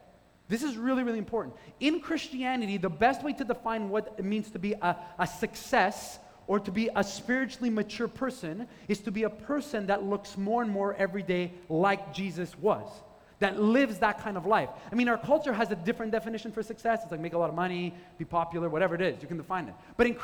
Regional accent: Quebec, Canada; growing up in Quebec, this is something that for most people, like, never be possible.

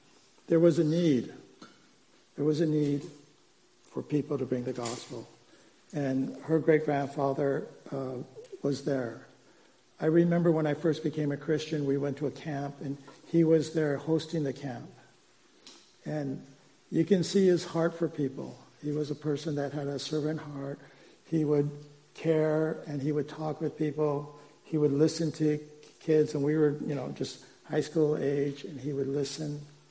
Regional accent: Okinawa, Japan; I grew up in Okinawa, Japan. And my father was a civilian working for the U.S. Air Force

